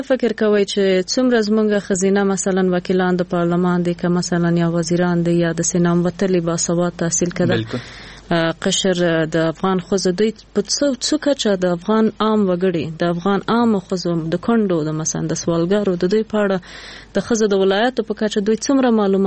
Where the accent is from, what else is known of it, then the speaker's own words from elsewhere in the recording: Jalalabad, Nangarhar, Afghanistan; مونږ خو د جلال آباد یو کلی نه یو لری کلی نه